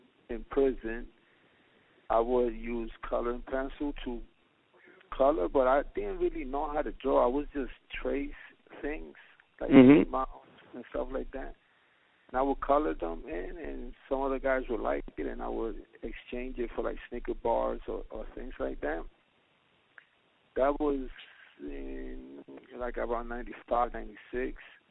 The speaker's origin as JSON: {"language": "English", "country": "Puerto Rico", "said": "And in Puerto Rico, I'm from Puerto Rico."}